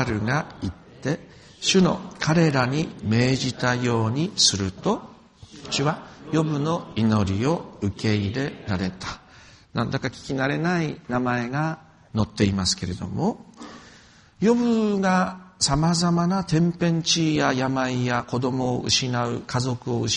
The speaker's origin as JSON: {"language": "Japanese", "region": "Yamagata", "country": "Japan", "said": "私は山形の出身で山形県にもたくさん避難してるんです"}